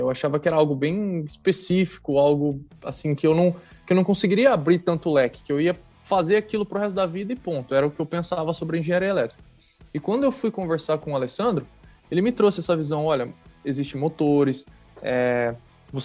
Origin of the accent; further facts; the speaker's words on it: Santa Mariana, Paraná, Brazil; Cara, eu sou de Santa Mariana, Paraná, ali do lado de Cornélio Procópio, né? Então, assim, estudei minha vida inteira ali em Santa Mariana